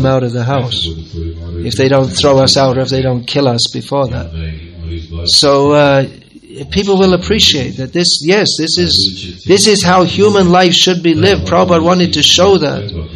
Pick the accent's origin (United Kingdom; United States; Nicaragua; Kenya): United Kingdom; Being British, I beg to differ. I politely beg to differ here.